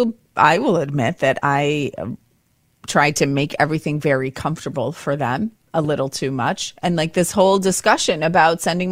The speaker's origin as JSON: {"language": "English", "country": "United States", "said": "I will be the very first to raise my hand and admit that I am total American where I do the complete opposite."}